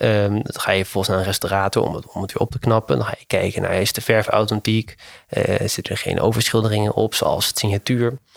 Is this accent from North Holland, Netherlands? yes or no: yes; Haarlem, North Holland, Netherlands; Ja, dat gezicht op Haarlem vind ik wel heel leuk, want ik ben een echte Haarlemmer.